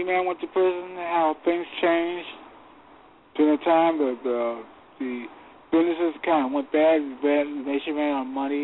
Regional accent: Philadelphia, Pennsylvania, United States; I come from Philadelphia, and right now there's a imam who had to go to jail because he was corrupt.

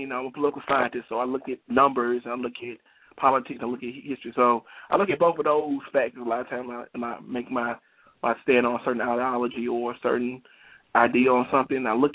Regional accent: Mississippi, United States; I grew up, and you know, I'm a Mississippi boy. I'm from the South, so it's the look.

